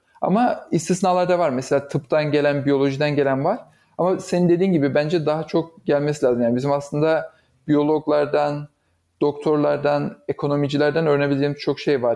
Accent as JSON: {"language": "Turkish", "town": "Dinar", "region": "Afyonkarahisar", "country": "Turkey", "tie": "born or raised there", "also_born_or_lived": "İzmir", "said": "Ben yani İzmir'de doğdum ama hemen yani daha çok küçükken, 2 yaşındayken falan biz taşındık. Ben aslında ilkokula Afyon'da bile değil, Afyon'un ufak bir ilçesinde gittim. Dinar diye bir ilçesi vardı. Deprem sayesinde biliniyor olabilir. Hatta biz de deprem yüzünden ayrıldık."}